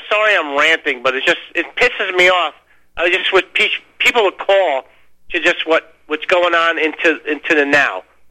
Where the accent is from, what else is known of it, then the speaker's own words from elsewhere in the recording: New Jersey, United States; born there; Dude, I was born in New Jersey. I'm a Catholic. My mother was born in New Jersey. I'm not from Ukraine. My family heritage is from Ukraine.